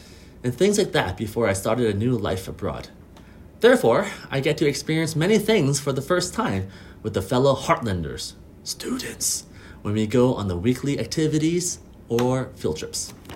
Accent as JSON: {"language": "English", "town": "Winnipeg", "region": "Manitoba", "country": "Canada", "tie": "born or raised there", "said": "I was born and raised in Winnipeg. However, my parents were born and raised in Vietnam and took refuge here during the Sino-Vietnamese War in 1979."}